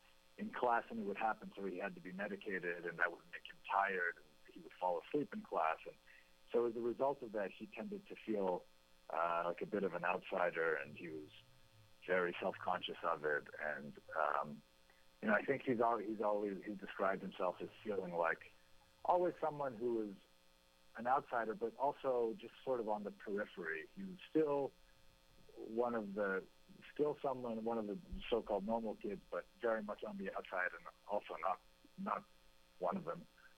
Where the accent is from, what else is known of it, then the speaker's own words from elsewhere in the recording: Maine, United States; that was true of my name growing up in Maine, and just having a different name and having parents who came from a different country